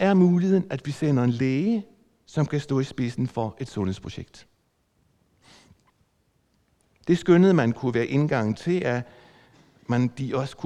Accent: Nexø, Capital Region of Denmark, Denmark; i den by, hvor jeg kommer fra, fra Nexø på Bornholm.

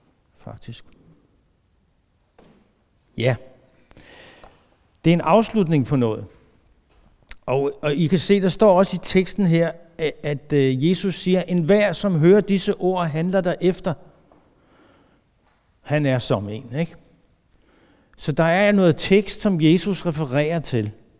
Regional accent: Hillerød, Capital Region of Denmark, Denmark; og jeg kommer fra Hillerød, og kommer i Betania-kredsen i Luthers Mission i Hillerød

